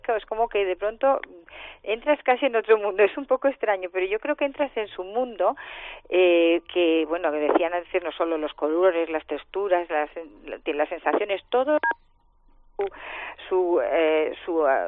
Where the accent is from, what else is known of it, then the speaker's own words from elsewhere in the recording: Spain; como yo soy española